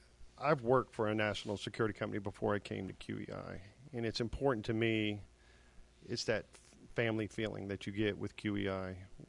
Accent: James Island, South Carolina, United States; I think in the Low Country, I'm from here. I'm from James Island.

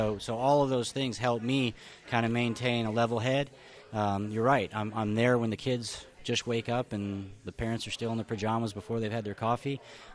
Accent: California, United States; Well, originally I'm from California, and I've traveled all over the world, so I have a global experience.

